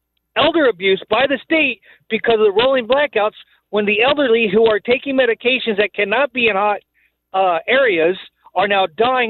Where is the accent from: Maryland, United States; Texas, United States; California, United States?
California, United States; Okay, I grew up in California.